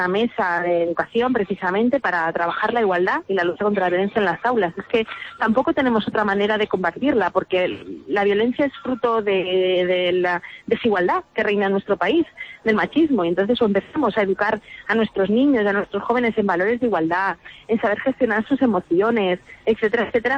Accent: Valencian Community, Spain; y la de como valencianos y valencianas

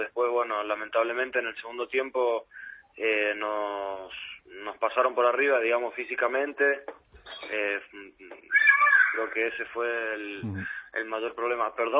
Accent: Mendoza, Argentina; En Argentina, en Mendoza, de donde vengo yo

